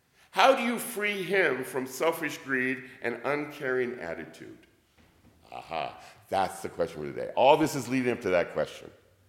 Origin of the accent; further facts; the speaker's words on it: United States; I am an American. I was raised in the 60s and the 70s, post-Depression, post-World War II.